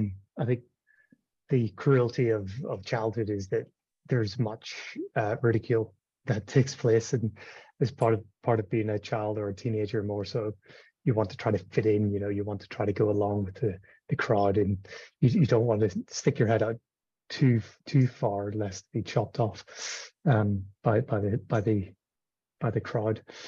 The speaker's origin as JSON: {"language": "English", "region": "Northern Ireland", "country": "United Kingdom", "tie": "born or raised there", "said": "growing up in Northern Ireland"}